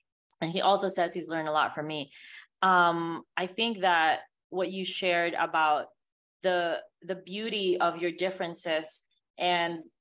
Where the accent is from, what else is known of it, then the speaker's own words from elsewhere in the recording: Philippines; now in United States; Because growing up in the Philippines